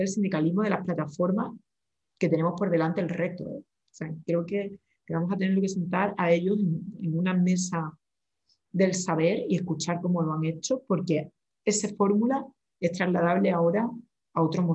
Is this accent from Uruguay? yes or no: no; Seville, Andalusia, Spain; aunque yo soy de Sevilla